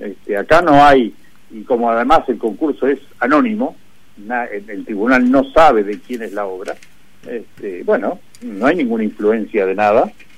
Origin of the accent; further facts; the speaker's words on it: Uruguay; vos sabés cómo somos los uruguayos.